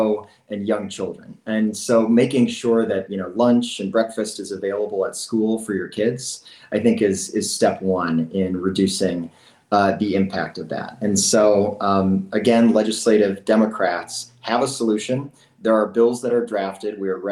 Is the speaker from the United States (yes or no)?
yes; Racine, Wisconsin, United States; also born or lived in Russia; I was born halfway across the world and picked out of an orphanage from Russia at the age of two, and raised in the heart of the city of Racine, product of my public schools, product of my neighborhood.